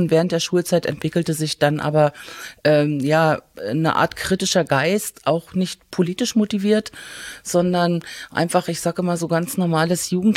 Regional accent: Binz, Mecklenburg-Vorpommern, Germany; born there; Ja, ich bin 1962 auf der Insel Rügen in Binz geboren

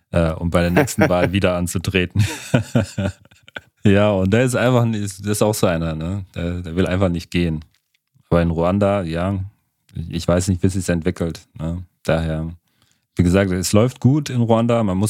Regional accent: Cameroon; Mein Heimatland Kamerun kann davon ein Lied singen.

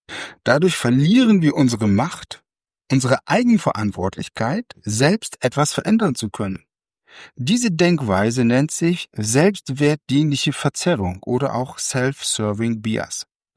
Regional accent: Osnabrück, Lower Saxony, Germany; also born or lived in Munich; Und ich bin vor einigen Jahren aus meinem geliebten München, ja, nach 22 Jahren, wieder in meine Heimatstadt Osnabrück-Bransche gezogen.

